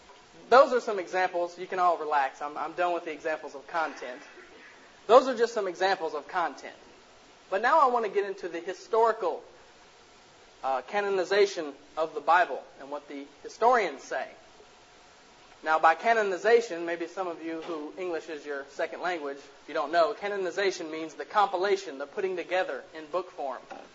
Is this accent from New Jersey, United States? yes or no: no; Tennessee, United States; You know, I'm from Tennessee, so, you know, I saw it on the way here tonight.